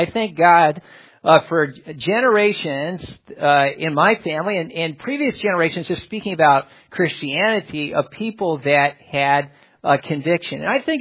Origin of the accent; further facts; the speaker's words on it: California, United States; also born or lived in La Crosse, Wisconsin / Lake Mills, Wisconsin; I was there from 0 to 3. I was born there in La Crosse. And then from there, we went to Lake Mills, Wisconsin, Rock Lake Baptist Church. And dad pastored there my age from about 3 years old up to 8 years old. And then we went to California.